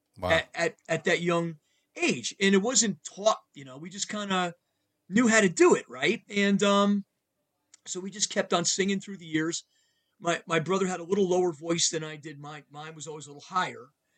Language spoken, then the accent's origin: English; Stamford, Connecticut, United States; And Felix lived in Danbury, Connecticut, and I was from Stamford, Connecticut, and I met Felix